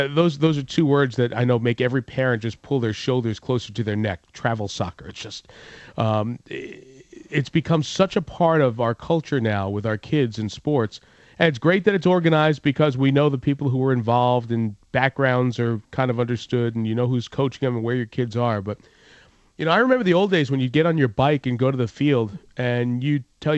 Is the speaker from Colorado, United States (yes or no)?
no; New York, United States; growing up in New York, Marv Albert was a very famous sportscaster